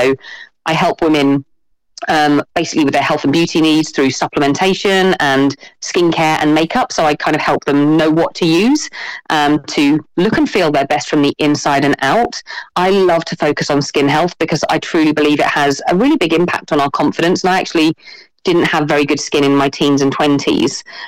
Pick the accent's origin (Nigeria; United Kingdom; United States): United Kingdom; Ely, East of England; Yeah, so I'm originally from the UK in a place called Ely, which is near Cambridge. I've moved around a lot in my life because I used to be a professional dancer.